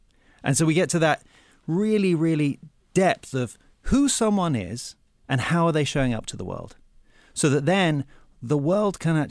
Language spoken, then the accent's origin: English; England, United Kingdom; when I was growing up in England